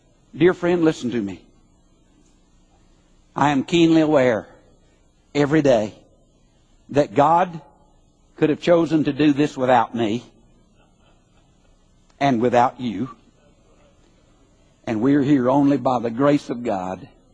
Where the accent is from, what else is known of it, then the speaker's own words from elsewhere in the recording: Huntsville, Alabama, United States; I grew up in Huntsville, Alabama. 24 oak trees in that yard.